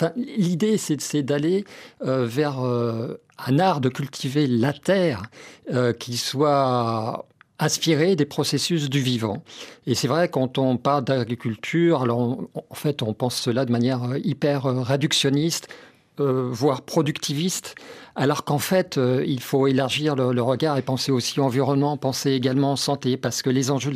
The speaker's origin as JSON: {"language": "French", "country": "France", "said": "Chez nous, en France, 54% de la surface terrestre est dévolue à l'agriculture."}